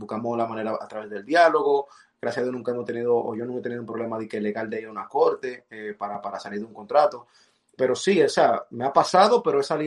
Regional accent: United States; Otra referencia para mí, creciendo aquí en Estados Unidos, han sido los productores americanos

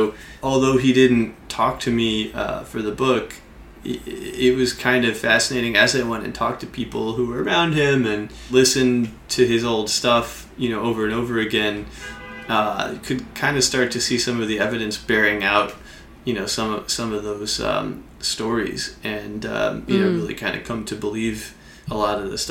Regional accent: New York, United States; Well, you know, I grew up in New York, so I was always listening to hip hop.

